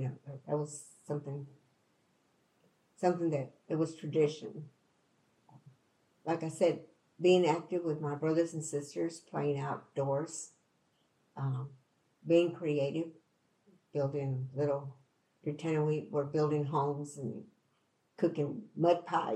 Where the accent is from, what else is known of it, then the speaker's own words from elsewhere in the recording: Houston, Texas, United States; I grew up in Houston, Texas. Born during the World War II.